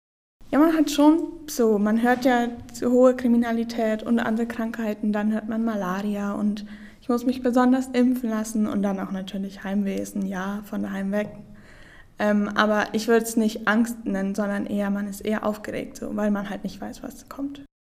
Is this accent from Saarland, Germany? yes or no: no; Nuremberg, Bavaria, Germany; ich komme aus Nürnberg